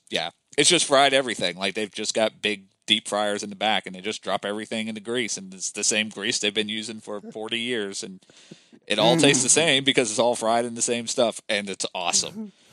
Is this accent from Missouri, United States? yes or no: no; Perryton, Texas, United States; That's my hometown. Yeah.